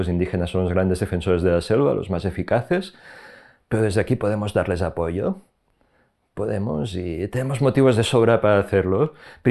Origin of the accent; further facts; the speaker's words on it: Catalonia, Spain; Aquí donde soy de Cataluña.